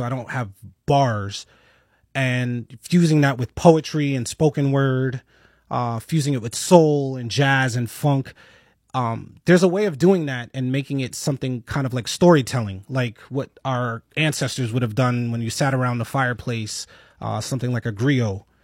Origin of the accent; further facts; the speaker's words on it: New York, United States; the music that I was around growing up in New York, the graffiti that was on the walls.